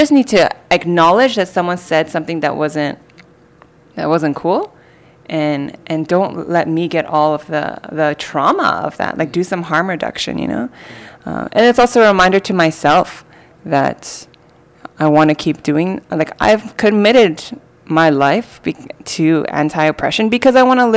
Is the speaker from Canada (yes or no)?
yes; Canada; I grew up with growing up in Canada, being born in Canada, but and being, you know, having a Canadian citizenship, but not actually feeling Canadian